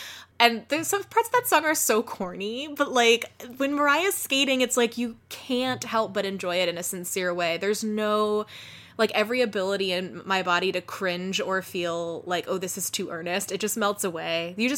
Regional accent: United States; and I'm not saying this because I'm American

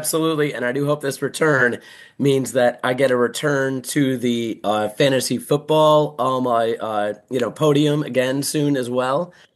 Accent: Buffalo, New York, United States; Well, I grew up in Buffalo and that's up in New York. I traveled to New York City and around the Northeast as a kid.

